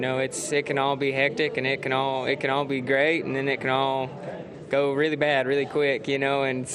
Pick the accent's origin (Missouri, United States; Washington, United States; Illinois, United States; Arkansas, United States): Washington, United States; Walla Walla; I'm from Walla Walla, Washington, and I'm 19 years old.